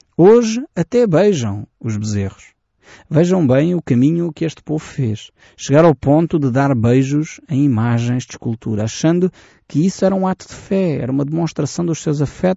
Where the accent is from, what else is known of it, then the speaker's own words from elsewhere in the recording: Portugal; E dói-me o coração, como português